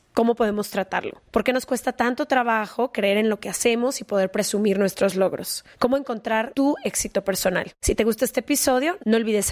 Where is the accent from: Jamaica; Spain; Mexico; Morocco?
Mexico; Guadalajara, Jalisco; Ash y yo crecimos en Guadalajara y hay ciertas historias que son muy conocidas en nuestra ciudad